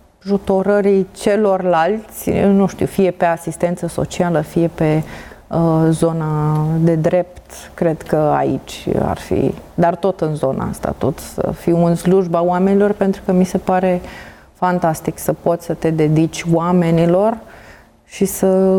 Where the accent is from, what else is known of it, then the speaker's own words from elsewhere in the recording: Bacău, Bacău County, Romania; now in Iași, Romania; eu vin din Bacău, unde în Bacău nu se întâmplă atât de multe lucruri și n-ai nici zone în care să petreci timpul liber.